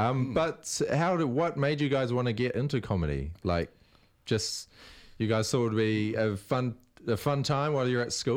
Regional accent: Waiuku, Auckland, New Zealand; So obviously, growing up in Waiuku, sort of away from the Auckland centre of brilliance

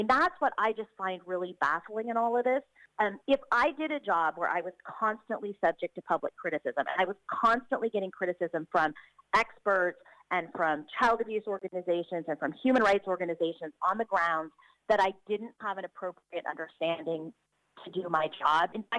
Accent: California, United States; The law that I was sort of most familiar with was the California law, because I'm from California and I volunteer with a child abuse organization there.

